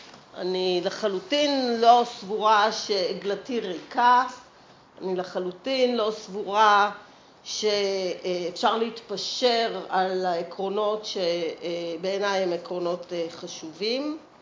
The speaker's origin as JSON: {"language": "Hebrew", "town": "Givatayim", "region": "Tel Aviv District", "country": "Israel", "tie": "born or raised there", "said": "אני גדלתי וגרה וגדלתי בגבעתיים."}